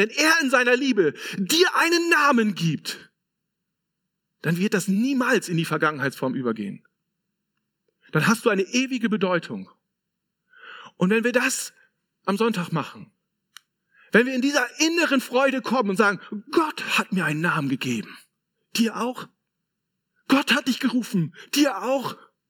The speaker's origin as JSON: {"language": "German", "region": "Lower Saxony", "country": "Germany", "said": "weil ich bin aus Friese."}